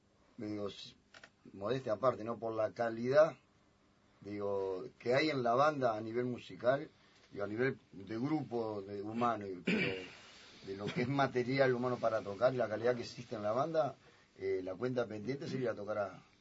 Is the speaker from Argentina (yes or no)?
no; Uruguay; pero son brasileros, no, somos uruguayos